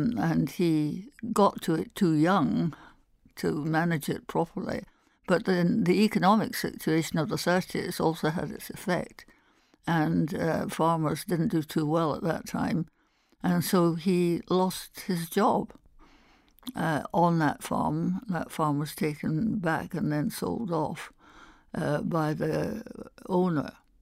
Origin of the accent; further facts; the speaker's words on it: Perth, Scotland, United Kingdom; born there; I was born on a farm to a farmer's, and my mother was a townie, but they set up on a farm, and I was born there near Perth.